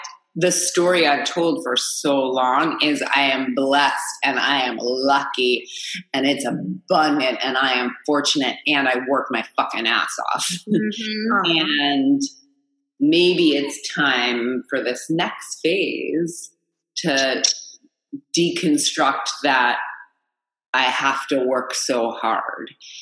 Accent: Manhattan, New York, United States; So I grew up in Manhattan and my parents got divorced when I was 8.

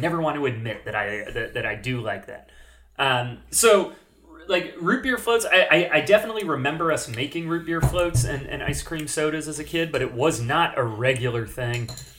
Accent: Sacramento, California, United States; I'm from Sacramento, and I had no idea that that's where its roots were.

